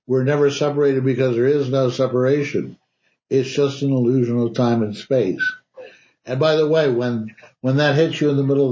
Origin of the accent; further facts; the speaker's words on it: Ohio, United States; I grew up in Ohio. I always slept with my window open.